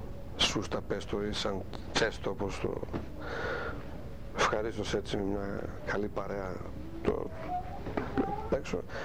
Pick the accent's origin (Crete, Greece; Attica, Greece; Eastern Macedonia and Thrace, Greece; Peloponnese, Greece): Eastern Macedonia and Thrace, Greece; born there; Η θρακιώτης πόντιος, όπως πώς θα το πούμε τώρα. Πρώτα τι είμαι, ας πούμε, γεννήθηκα στη Θράκη.